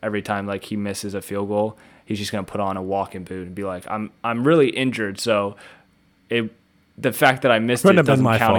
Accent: Baltimore, Maryland, United States; I'm from Baltimore. I was born in Baltimore.

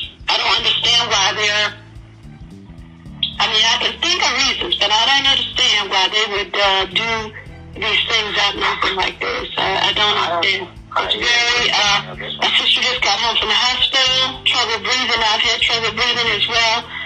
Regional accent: Michigan, United States; No, see, I'm not around here. I asked my sister. I'm from Michigan.

